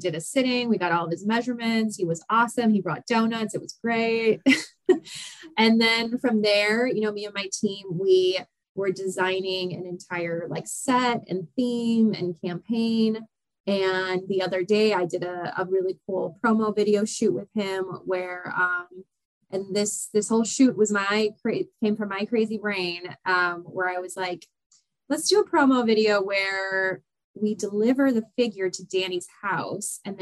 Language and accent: English; Joliet, Illinois, United States; now in Los Angeles, United States; No, I'm from Chicago. So I grew up in the Midwest. I grew up in suburban Illinois. I grew up in Joliet, Illinois, if you've ever heard of that.